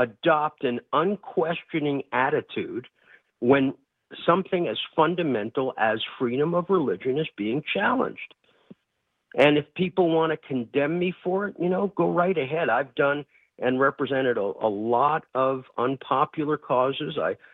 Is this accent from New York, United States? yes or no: yes; Bronx, New York, United States; born there; I'm Bronx born. I've been arrested in Russia. I'm banned from Russia.